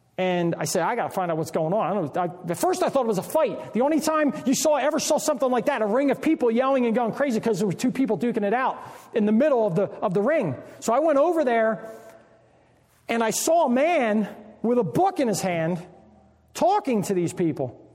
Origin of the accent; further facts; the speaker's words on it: New Jersey, United States; I was raised in South Jersey, Southern New Jersey, and it's very, very heavily Roman Catholic.